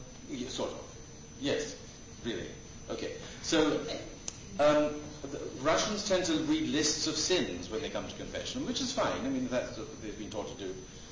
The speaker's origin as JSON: {"language": "English", "region": "England", "country": "United Kingdom", "tie": "born or raised there", "also_born_or_lived": "Scotland", "said": "I'm actually Scottish, but don't let that put you off. I grew up in England and joined the Greek Orthodox Church when I was a student at Oxford."}